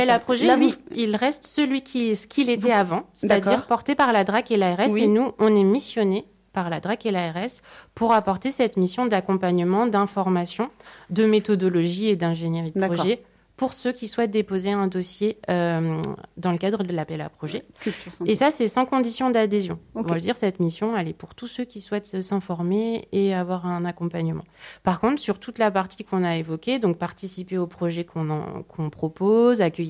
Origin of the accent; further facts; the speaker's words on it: Nancy, Grand Est, France; un groupe d'artistes nancéens que je connais, qui est ma région d'origine.